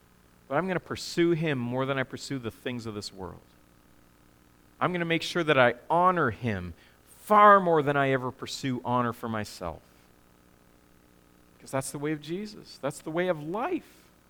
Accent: Prince Edward Island, Canada; ah, I'm glad to be an Islander. You know, New Brunswick's great. Nova Scotia's okay.

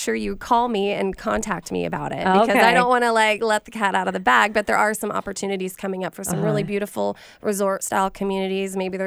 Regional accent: Idaho, United States; now in Seattle, United States; I'm from Idaho originally, so I really resonate with being outside in the mountains and water

